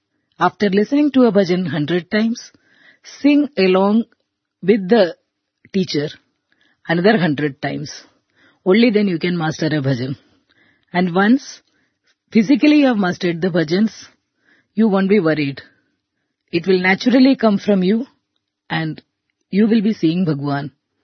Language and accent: English; Mumbai, Maharashtra, India; I am from Mumbai.